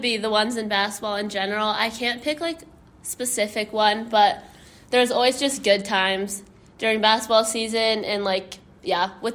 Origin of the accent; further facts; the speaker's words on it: Michigan, United States; born there; I mean, I was born in Michigan, so it kind of just rubbed off on me